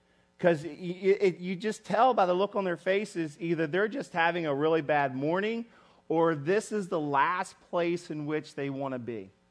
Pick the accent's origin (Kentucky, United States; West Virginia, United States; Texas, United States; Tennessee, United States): West Virginia, United States; Plus, I'm from West Virginia, and the only dancing we really do is country line dance.